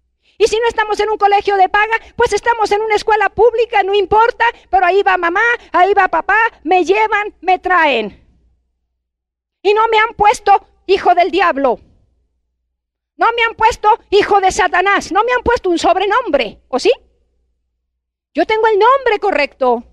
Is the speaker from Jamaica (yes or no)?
no; Mexico; con un racismo en donde a mí como mexicana me van a golpear o me van a explotar.